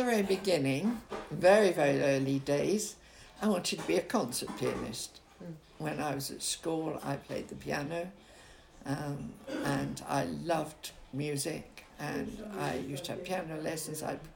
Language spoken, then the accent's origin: English; London, United Kingdom; because I came from the East End of London, everyone around there was very, very, very posh, very well heeled, which is meaning very well off.